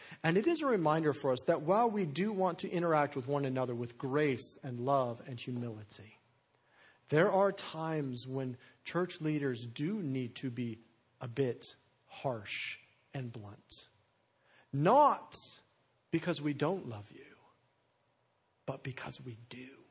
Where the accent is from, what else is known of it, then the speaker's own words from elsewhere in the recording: Denver, Colorado, United States; I'm a Denver Broncos fan, born and raised in Denver. I love the Broncos.